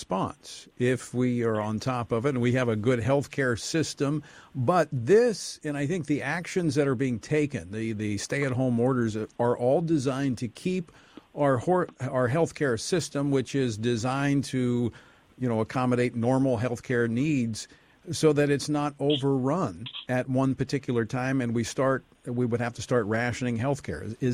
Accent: Louisiana, United States; 12 states have now issued stay-at-home orders, including my home state of Louisiana.

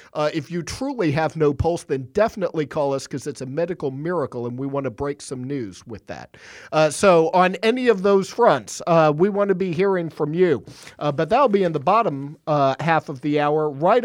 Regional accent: United States; I am here as a Christian, as a citizen, as an American, as a husband, and as a father.

